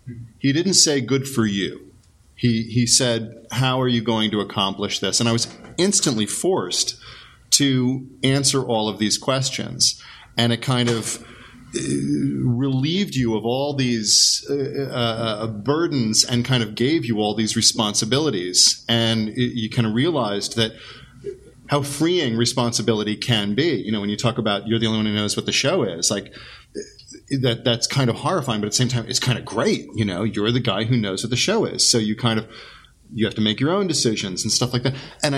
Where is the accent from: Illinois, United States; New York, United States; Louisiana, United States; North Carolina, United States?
New York, United States; Great Neck; I grew up in Great Neck, Long Island, and there was a community center called Levels